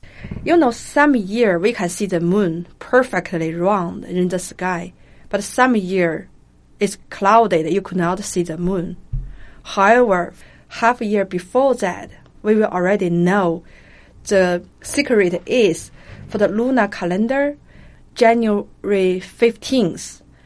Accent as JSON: {"language": "English", "town": "Harbin", "region": "Heilongjiang", "country": "China", "tie": "born or raised there", "second_language": "English", "said": "Most of the fruits will come from other states because my hometown is really a cold place."}